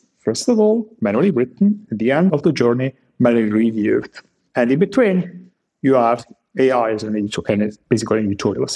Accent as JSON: {"language": "English", "country": "Italy", "tie": "born there", "second_language": "English", "said": "I was born in Italy."}